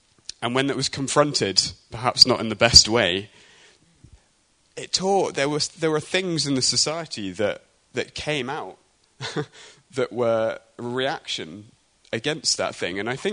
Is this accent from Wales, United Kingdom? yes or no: no; Basingstoke, South East England, United Kingdom; I'm from Basingstoke, and it reminded me of the Basingstoke riots.